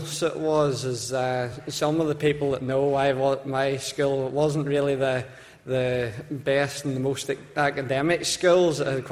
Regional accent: Ballymena, Northern Ireland, United Kingdom; But as I said, I come from Ballymena.

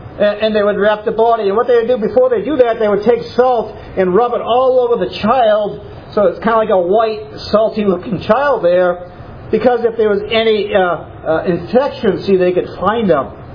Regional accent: Newmarket, New Hampshire, United States; that's where I was born there, and actually born and raised in Newmarket, New Hampshire.

